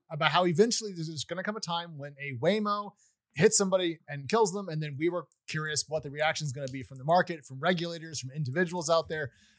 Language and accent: English; Oregon, United States; kind of the same group that I grew up with in Oregon.